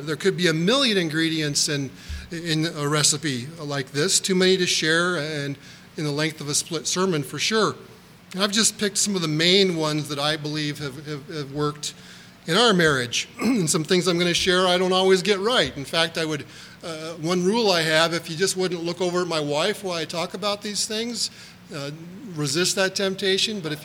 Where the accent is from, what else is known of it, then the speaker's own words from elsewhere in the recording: Minnesota, United States; And I told him we're from Minnesota and we're here celebrating our 30th.